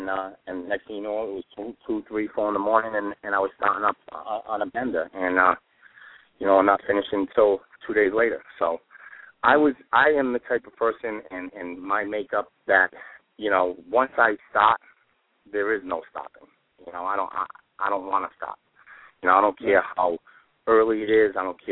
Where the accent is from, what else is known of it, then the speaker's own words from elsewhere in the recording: Fall River, Massachusetts, United States; growing up in Fall River and watching the history of Durfee basketball